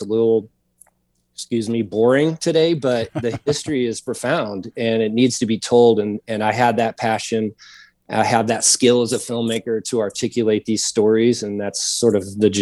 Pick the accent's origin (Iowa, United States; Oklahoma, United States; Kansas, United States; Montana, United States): Kansas, United States; Olathe; the history of me growing up in Olathe schools and never seeing this stuff or hearing about it.